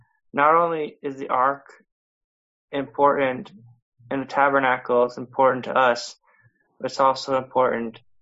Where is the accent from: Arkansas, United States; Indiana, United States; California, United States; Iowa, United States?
Iowa, United States; Carlisle; Oh, I'm from Carlisle, Iowa.